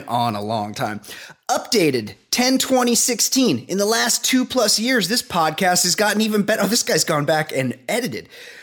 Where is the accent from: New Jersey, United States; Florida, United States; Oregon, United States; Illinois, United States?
New Jersey, United States; born there; I was born in Jersey, so I appreciate Ed's take and accent.